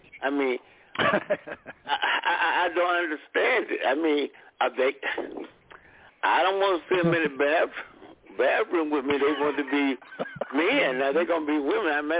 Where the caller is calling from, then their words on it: Birmingham, Alabama, United States; I'm calling back from Birmingham to Magic City.